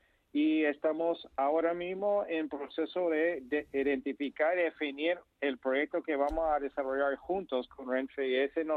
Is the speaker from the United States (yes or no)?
yes; United States; Spanish is a second language; Yo soy de Estados Unidos.